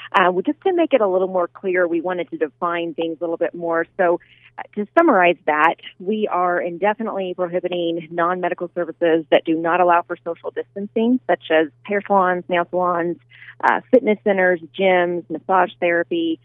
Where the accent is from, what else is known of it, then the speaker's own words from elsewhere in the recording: Scott City, Kansas, United States; I'm from Scott City.